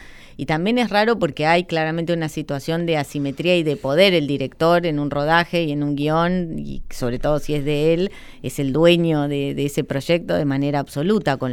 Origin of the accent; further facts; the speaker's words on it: Argentina; era como el argentino que había ido a esa escuela.